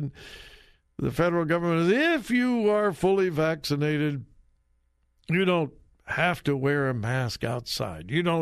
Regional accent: California, United States; born there; I was born in California, so I have a California birth certificate.

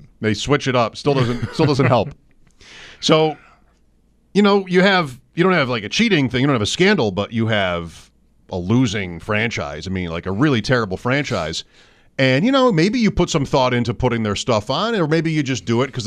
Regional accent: Houston, Texas, United States; Like, this is my childhood. It's my favorite team. Right. I'm from Houston.

